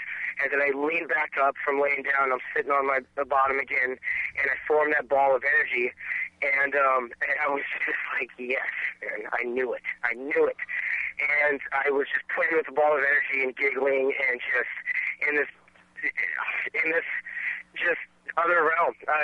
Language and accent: English; Alaska, United States; I'm from Alaska.